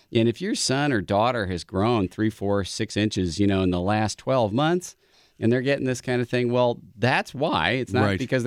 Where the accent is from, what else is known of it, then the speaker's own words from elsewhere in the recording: Wisconsin, United States; Yeah, I grew up in Heartland. We moved up here when I was about 7, and my father was chairman of medicine at the Medical College of Wisconsin for almost 20 years.